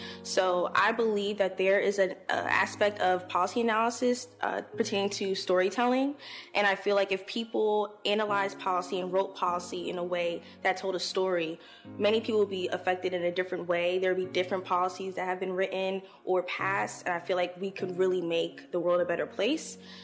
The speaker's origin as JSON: {"language": "English", "town": "Newark", "region": "New Jersey", "country": "United States", "said": "I'm from Newark, and I'm African-American and Jamaican-American."}